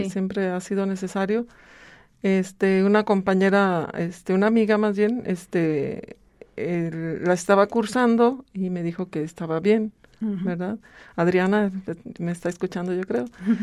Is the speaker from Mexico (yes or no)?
yes; Aguascalientes, Mexico; born there; yo soy nacida aquí en Aguascalientes. Mis papás eran zacatecanos.